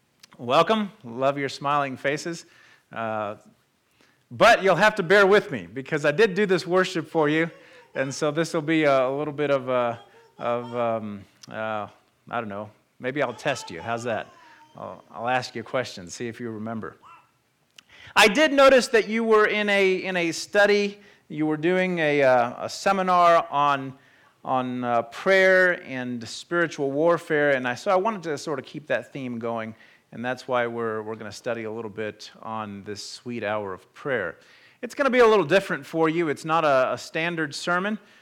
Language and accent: English; Puerto Rico; now in United States; I'm from Puerto Rico, was born in Puerto Rico, but I've lived in the States most of my life.